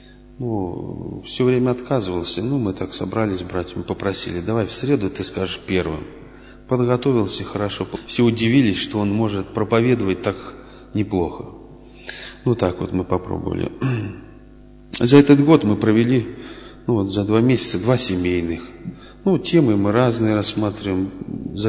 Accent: Kaluga Oblast, Russia; я из Калужской области, ну, 97-98 год я вот там постоянно как женился.

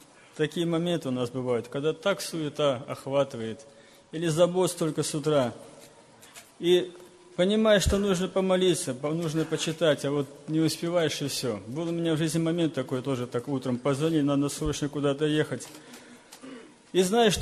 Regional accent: Sumqayit, Azerbaijan; Я сам из Сумгаита, это город недалеко от Баку, в Азербайджане. Благовестник я, мне 42 года.

